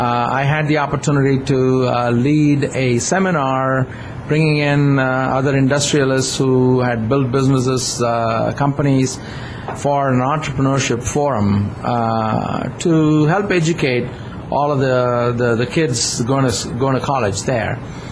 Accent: Chennai, Tamil Nadu, India; English is a second language; moved away as an adult; now in United States; I grew up in Madras

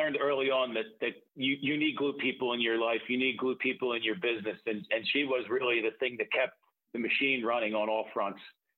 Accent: Philadelphia, Pennsylvania, United States; Born and raised in Philadelphia, in South Philadelphia to be specific, and I am the oldest of three.

